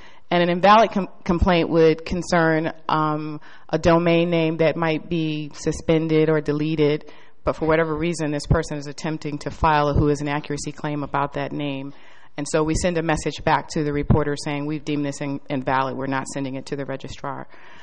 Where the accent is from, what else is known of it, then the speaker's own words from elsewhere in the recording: California, United States; So welcome to all of you who've traveled to my home state.